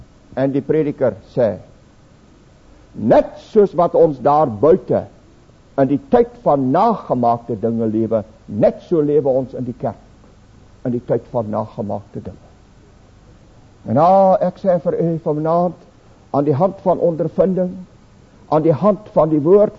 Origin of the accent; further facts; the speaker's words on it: Namibia; now in South Africa; is nou hier in die pragtige ou Bosveld van Transvaal en die ander dele van Transvaal, maar ek kom uit Suidwes uit